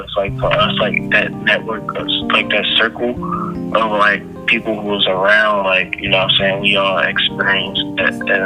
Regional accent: Baltimore, Maryland, United States; Like I come from West Baltimore, so I'm not new.

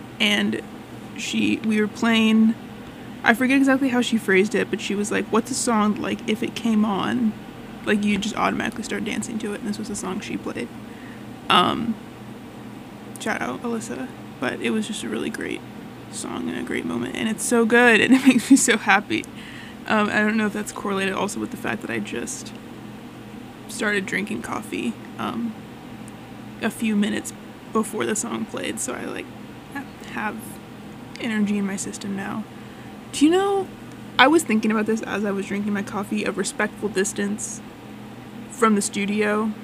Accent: Austin, Texas, United States; I really love this band from my hometown of Austin, Texas, called

